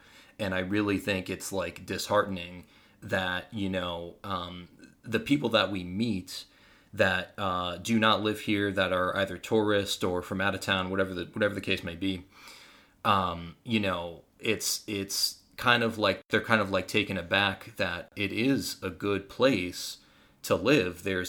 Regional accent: Las Vegas, Nevada, United States; we've been born and raised here in Las Vegas.

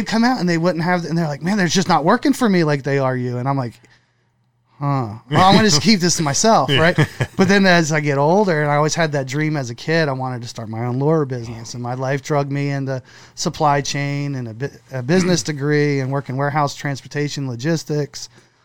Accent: Ocean City, United States; So I grew up in Ocean City, fished the back bays.

